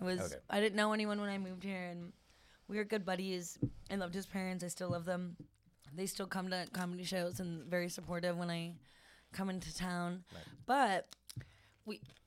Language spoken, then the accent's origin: English; Wisconsin, United States; I'm from Wisconsin too.